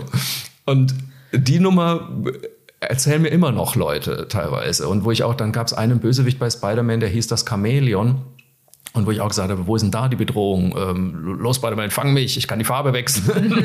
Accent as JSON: {"language": "German", "town": "Zeil am Main", "region": "Bavaria", "country": "Germany", "tie": "born or raised there", "lives_now": "Cologne, Germany", "said": "in Zeil am Main, meiner Heimatstadt. Das war mir diesmal sehr wichtig, dass wir also erst die Wahlheimat, dann die Heimat machen."}